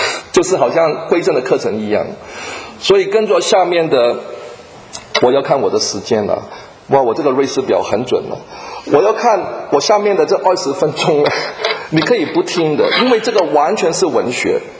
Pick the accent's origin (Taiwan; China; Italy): Taiwan; 我们台湾人最喜欢讲叫浪游啊，就到罗马。